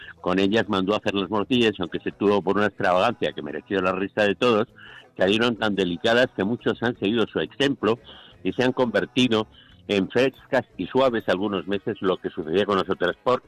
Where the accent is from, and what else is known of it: Spain